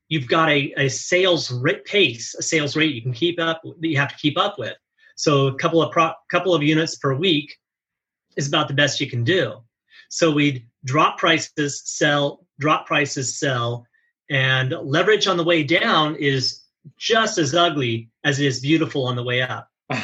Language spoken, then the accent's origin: English; Astoria, Oregon, United States; now in Irvine, United States; Though I grew up in Astoria, Oregon, I still consider that home. Irvine's where I've done all my real estate.